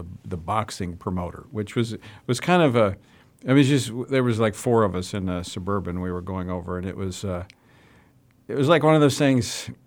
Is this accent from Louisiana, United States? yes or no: yes; Louisiana, United States; which is a cutoff in my home state of Louisiana.